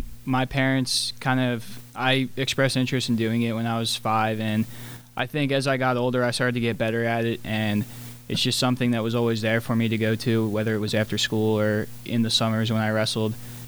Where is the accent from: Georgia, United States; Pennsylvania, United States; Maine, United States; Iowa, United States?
Pennsylvania, United States; Valley Forge; Valley Forge, Pennsylvania.